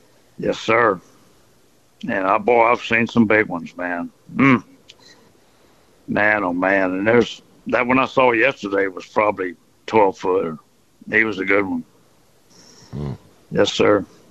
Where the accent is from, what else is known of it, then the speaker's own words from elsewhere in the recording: Port Arthur, Texas, United States; when I was growing up as a kid, growing up in Port Arthur